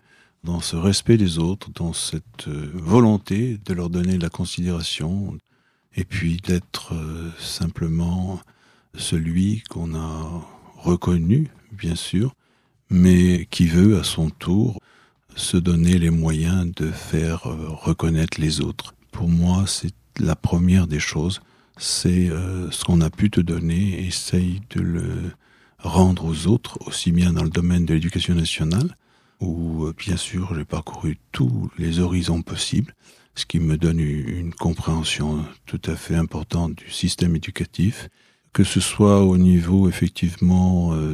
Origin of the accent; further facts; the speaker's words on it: Saint-Étienne, Auvergne-Rhône-Alpes, France; je suis quelqu'un qui vient d'un horizon un peu plus lointain que Paris, puisque je suis de Saint-Étienne. Je suis né dans la Loire. Je suis né au cœur des mines, au cœur de la sidérurgie